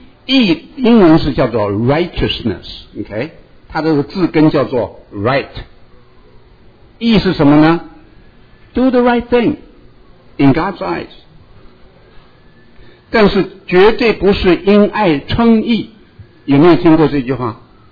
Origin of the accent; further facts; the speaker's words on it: China; 对付虚谎，虚谎常常问题出于在什么？我们中国人讲的面子问题。